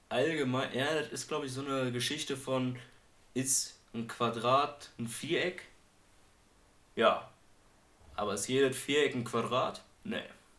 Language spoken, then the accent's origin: German; Marienfelde, Berlin, Germany; ich bin nicht von hier, Großer, ich bin aus Marienfelder